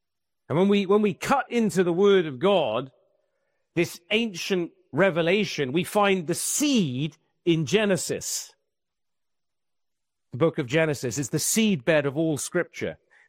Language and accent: English; England, United Kingdom; now in Louisiana, United States; I say an oak because I'm an Englishman, but I don't know what the biggest and the greatest trees are here in Louisiana.